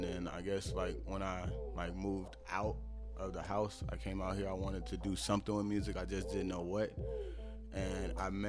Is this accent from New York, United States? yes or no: no; Houston, Texas, United States; You even got to ask. Houston, Texas, H-Town, Screwston.